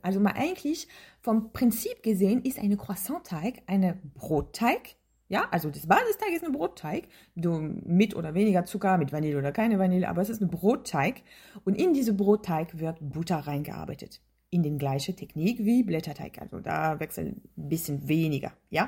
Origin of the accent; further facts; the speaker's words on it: France; Ich bin Französin, das geht noch gar nicht.